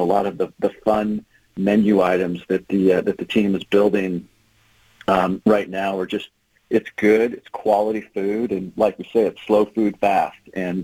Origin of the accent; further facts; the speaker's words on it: Oregon, United States; I grew up in the Magic and Bird era. I mean, you think about basketball in Oregon in the late 70s and early 80s